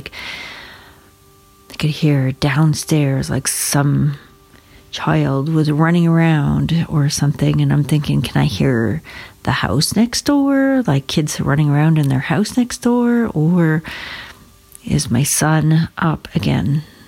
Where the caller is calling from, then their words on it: Alberta, Canada; I am calling in from Southern Alberta, and I'll just keep my name anonymous.